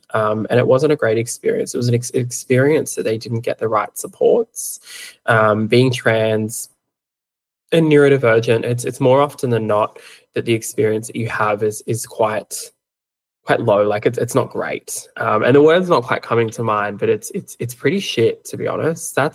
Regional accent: Hawkesbury, New South Wales, Australia; So I actually grew up on Dara Country in foster care, which was a fun time, and later stages in foster care with my grandparents. So that's out in the Hawkesbury of Western Sydney.

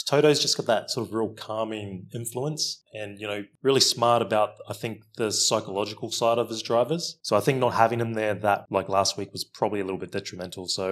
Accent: Australia; You know, we've been pretty lucky as Aussie fans because we had Ricciardo.

